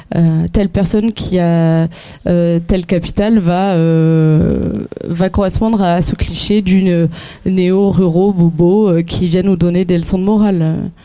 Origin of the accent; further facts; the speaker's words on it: Occitanie, France; accent: Lot; je suis peut-être perçue comme une néo pour certains lotois ou lotoises, et je suis sûrement perçue comme une lotoise avec mon accent du Lot quand je vais à Toulouse.